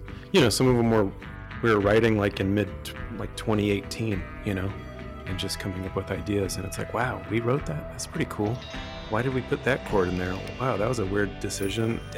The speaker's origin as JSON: {"language": "English", "town": "Tucson", "region": "Arizona", "country": "United States", "said": "As you know, we are from Tucson, Arizona, and it is quite a cultural melting pot here. Situated 45, 50 minutes just north of the Mexican-American border."}